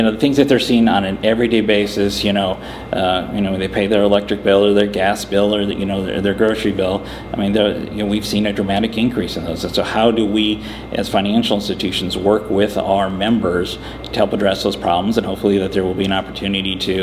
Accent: United States; But we live in different communities. I come from North and South Dakota.

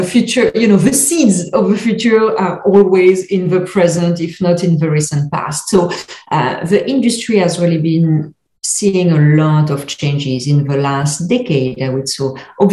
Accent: France; English is a second language; now in North America; So as I'm sure everyone can hear, I'm from France originally. I've been in North America for 20 years.

